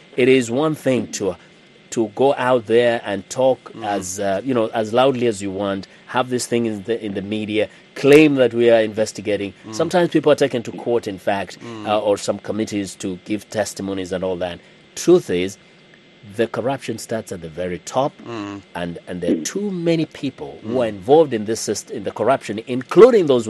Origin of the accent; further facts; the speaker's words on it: Kenya; I come from Kenya